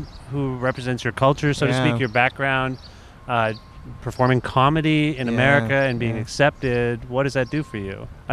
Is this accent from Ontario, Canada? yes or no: yes; Cambridge, Ontario, Canada; where I was raised in Cambridge, Ontario.